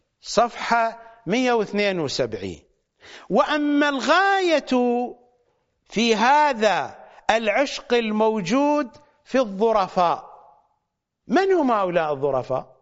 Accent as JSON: {"language": "Arabic", "region": "Southern Iraq", "country": "Iraq", "accent": "southern Iraqi", "said": "بحسب لهجتنا الجنوبية في جنوب العراق نحن لا نقول أطفال، نسمي الأطفال في التعبير الشعبي فروخ، ولا نقول جهال مثلما يقولون في بغداد العاصمة وفي محافظات أخرى. نحن في المناطق الجنوبية"}